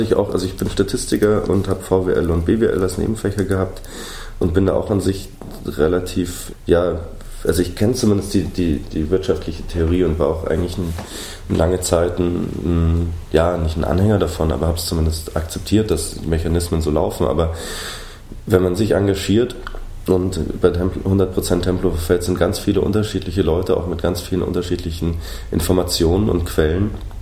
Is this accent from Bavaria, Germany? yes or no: yes; Munich, Bavaria, Germany; moved away as an adult; now in Berlin, Germany; Ich komme aus dem Münchner Raum, da sieht es natürlich ganz anders aus.